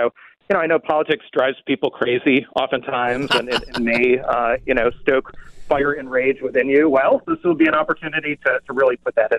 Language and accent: English; Buffalo, New York, United States; if there was axe throwing at Lasertron when I was growing up in the Buffalo area, then we may not be having this conversation right now